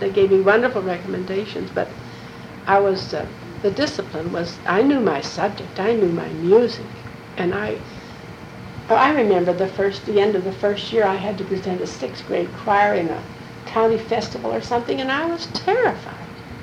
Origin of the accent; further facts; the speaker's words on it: West Middlesex, United States; he was from my hometown of West Middlesex. We had grown up together.